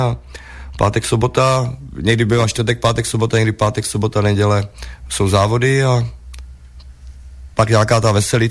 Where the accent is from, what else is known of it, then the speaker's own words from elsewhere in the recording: Třebíč, Vysočina Region, Czechia; já jsem z Třebiče